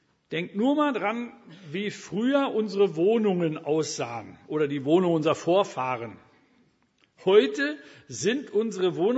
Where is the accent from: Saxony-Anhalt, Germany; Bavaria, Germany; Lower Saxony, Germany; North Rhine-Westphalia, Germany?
Saxony-Anhalt, Germany; Elbingerode; wir haben bei uns in Elbingerode, wo ich herkomme, da haben wir eine Klinik gebaut